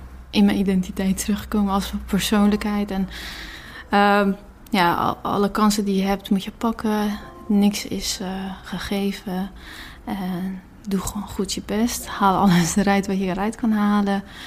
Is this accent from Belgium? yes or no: no; Afghanistan; now in Rotterdam, Netherlands; ik ben 2 maanden geleden naar Afghanistan geweest. Dat is mijn vaderland.